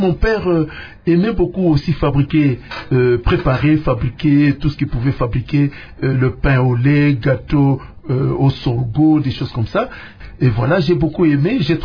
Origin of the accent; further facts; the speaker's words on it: Kikwit, Kwilu, DR Congo; born there; Je suis né à Kikwit, le 6 novembre 1952.